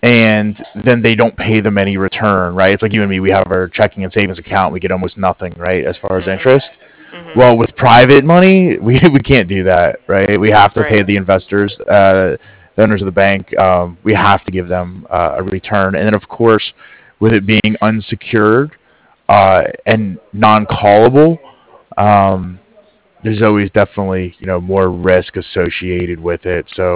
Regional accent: East Coast, United States; I'm from the East Coast myself originally.

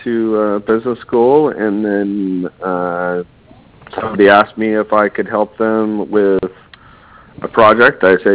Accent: Bend, Oregon, United States; I grew up in Bend, which is closer to LeGrand than Portland

